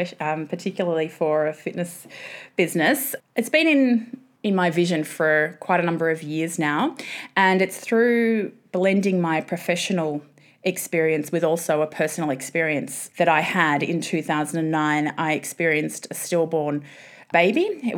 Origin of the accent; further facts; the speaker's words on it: Essendon, Victoria, Australia; born there; I was born in Essendon in Victoria at a hospital that no longer exists anymore.